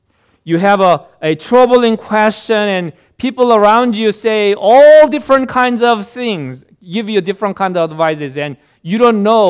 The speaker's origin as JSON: {"language": "English", "country": "South Korea", "tie": "born or raised there", "said": "When I was growing up in Korea, and the Korean churches"}